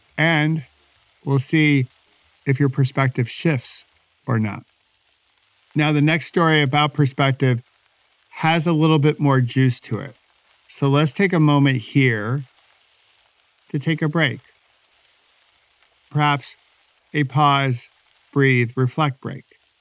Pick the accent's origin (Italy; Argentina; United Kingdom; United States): United States; New York; At least I think it's funny because I'm from New York